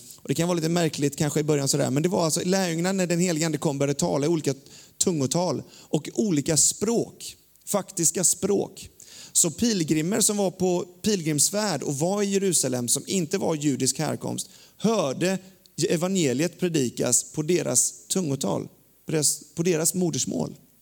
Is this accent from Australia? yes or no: yes; Australia; Swedish is a second language; now in Sweden; Så det Matilda sa, att jag kommer från Down Under